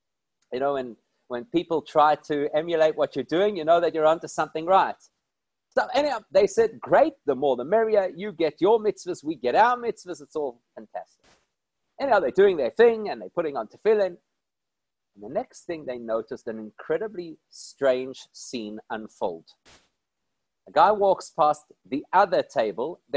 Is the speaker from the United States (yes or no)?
no; South Africa; I'm from South Africa.